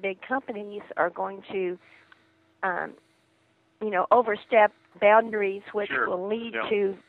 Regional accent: Okmulgee, Oklahoma, United States; I'm originally from Okmulgee, which is near Tulsa.

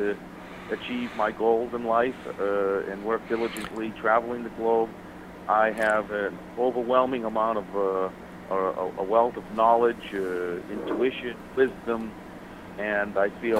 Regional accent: Boston, Massachusetts, United States; moved away as an adult; now in Florida, United States; I'm from Boston, Massachusetts, and born and brought up there. I came down to Florida somewhere around age 18.

